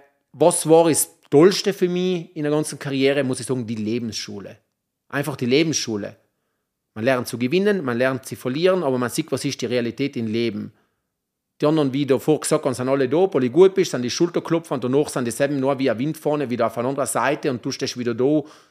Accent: South Tyrol, Italy; Südtirol ist meine Heimat.

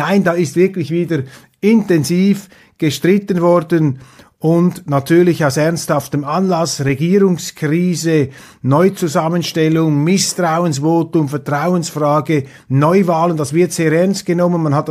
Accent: Switzerland; Ich da als Schweizer Zaungast mitten auf der Pressetribüne

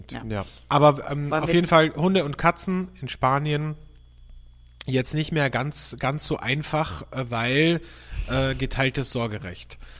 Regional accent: Austria; bei uns in Österreich gibt es genug Menschen, für die gibt es das sowieso nicht.

